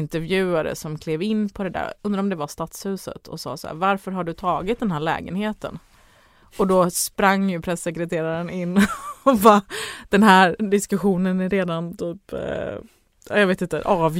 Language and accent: Swedish; Ängelholm, Skåne, Sweden; born there; Mina föräldrar kom ju hit som flyktingar. Mm. Och jag är född i Ängelholm då. Så det var ju någon flyktingbostäder där.